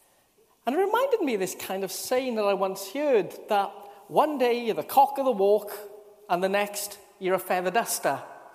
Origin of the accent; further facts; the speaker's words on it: Wales, United Kingdom; accent: Welsh; I am a Welshman, and I pretty much conform to every Welsh stereotype that there is. I'm this little fella from the South Wales Valleys, from the great town of Merthyr Tydfil.